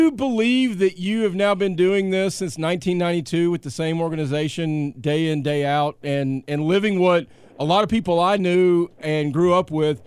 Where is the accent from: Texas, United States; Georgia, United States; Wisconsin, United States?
Georgia, United States; Smyrna; because I grew up in Smyrna, and I've listened to you for a long, long, long, long time.